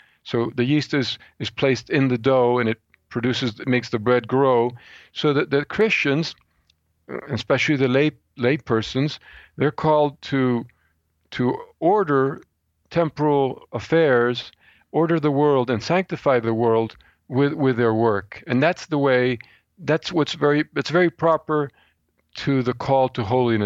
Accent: Philadelphia, Pennsylvania, United States; Incidentally, I grew up in Philadelphia, or some years in Philadelphia.

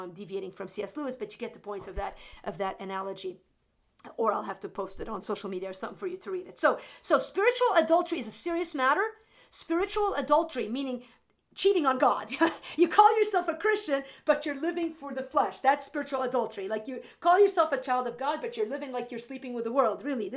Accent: Lebanon; I grew up in Lebanon. I've traveled all over the world

